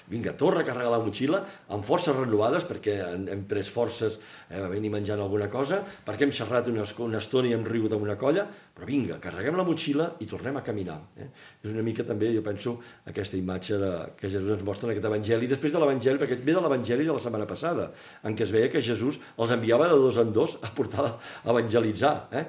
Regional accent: Sant Cugat del Vallès, Catalonia, Spain; jo sóc de Sant Cugat

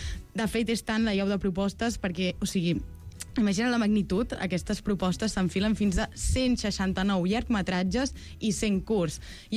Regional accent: Roses, Catalonia, Spain; Soc de l'Alt Empordà, no et diré que és més maco al baix.

